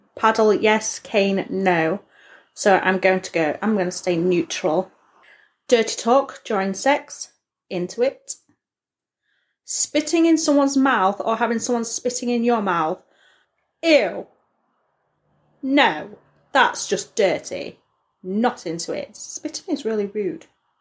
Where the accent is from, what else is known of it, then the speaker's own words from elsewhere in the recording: England, United Kingdom; I just get an American twang. And I'm English.